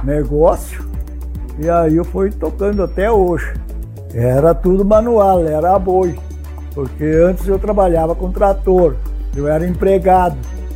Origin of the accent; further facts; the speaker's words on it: Encantado, Rio Grande do Sul, Brazil; moro aqui no Pontão do Butiá há 56 anos. Eu sou natural de Encantado e aí eu morei por vários lugares aqui no Espumoso.